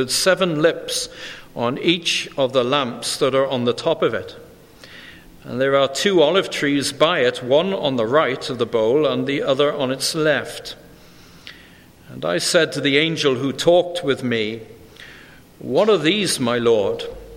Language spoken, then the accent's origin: English; Wales, United Kingdom; because of my memories of growing up in Wales.